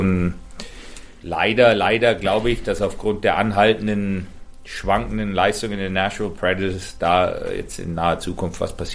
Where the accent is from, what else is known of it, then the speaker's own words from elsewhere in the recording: Germany; Wir waren damals 2 Deutsche